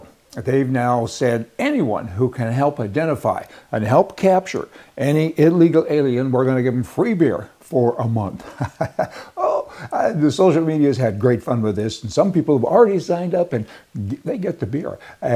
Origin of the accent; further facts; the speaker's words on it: Vermilion, Alberta, Canada; I'm from Vermilion, Alberta, and I got a grade 8